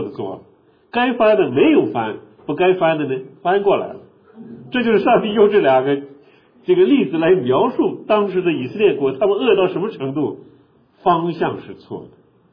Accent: China; 我们中国人

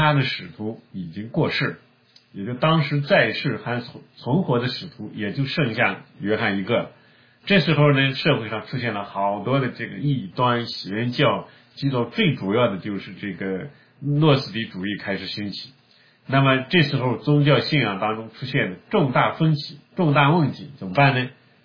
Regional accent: northern China, China; 那我是北方人，我没打过鱼

